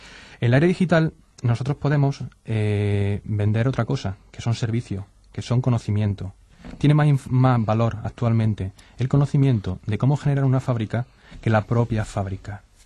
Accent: Andalusia, Spain; Soy andaluz, exagero siempre un poquito.

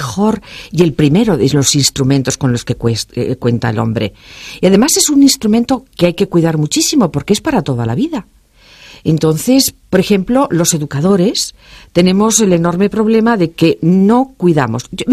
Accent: Basque Country, Spain; yo como soy vasca, mi casa era abuelo y abuela, pero hoy sería pues aitite o algo parecido

